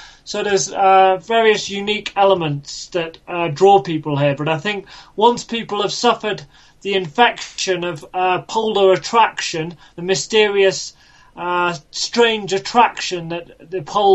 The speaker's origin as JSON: {"language": "English", "town": "Oxford", "region": "South East England", "country": "United Kingdom", "said": "I'm a British Indian doctor, actually from Oxford. I'm an anaesthetics and intensive care trainee in Oxford."}